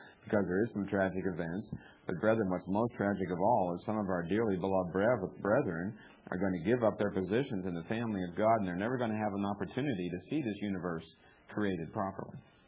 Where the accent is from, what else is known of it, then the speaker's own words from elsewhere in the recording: United States; I am so thankful that I am an American. I'm thankful that I've had the opportunity to live in America.